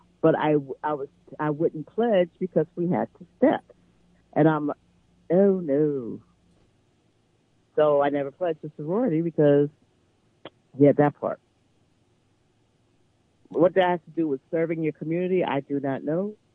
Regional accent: Los Angeles, California, United States; Because, you know, I grew up basically in West L.A.

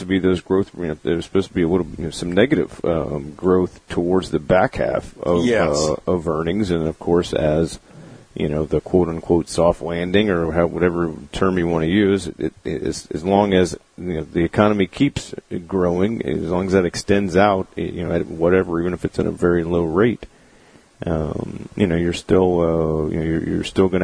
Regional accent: Gulf Coast, United States; I mean, growing up on the Gulf, I never even knew we had any whales.

